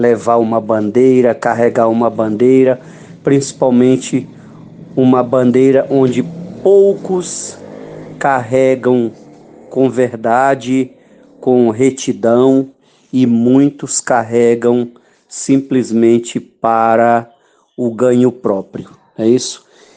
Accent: São Luís, Maranhão, Brazil; now in São Paulo, Brazil; eu sou maranhense também, lógico, e já sentia isso na pele desde a época que saí de São Luís para vir morar em São Paulo

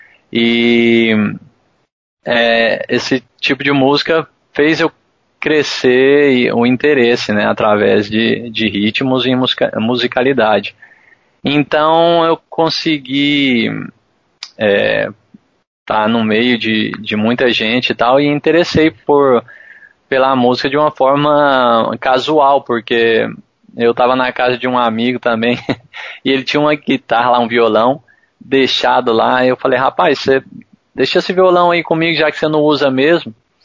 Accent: Goiânia, Goiás, Brazil; Eu sou natural de Goiânia, né? Então, o reggae em Goiânia é algo mais difícil ainda de se viver.

